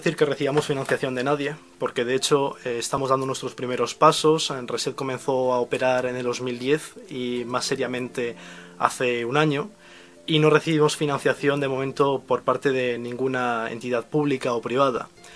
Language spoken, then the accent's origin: Spanish; Spain; lo que ocurra en ciertas regiones del mundo nos puede afectar a nosotros como ciudadanos españoles, como consumidores españoles